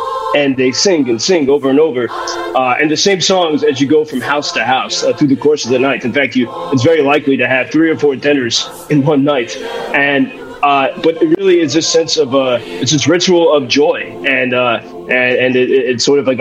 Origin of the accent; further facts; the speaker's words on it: United States; now in Ukraine; I think of last Christmas here in Ukraine, where especially it was strange for me as an American